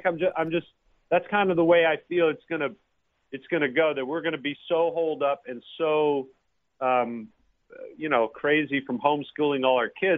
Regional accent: Texas, United States; I grew up in Texas and following the Rangers.

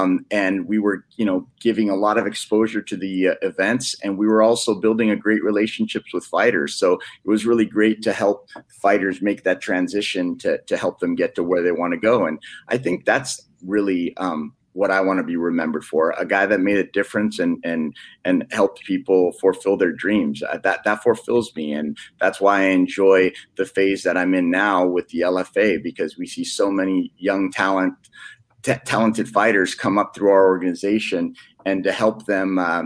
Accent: California, United States; No. I was born and raised in California.

